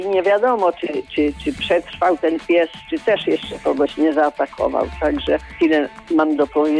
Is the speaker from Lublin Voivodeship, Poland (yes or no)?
yes; Krępa, Lublin Voivodeship, Poland; a rzecz działa się w moich stronach w Lubelskim. Cała Polska o tym mówiła i nagłośnione było. Pieski właśnie w Krępie, mojej miejscowości w Lubelskim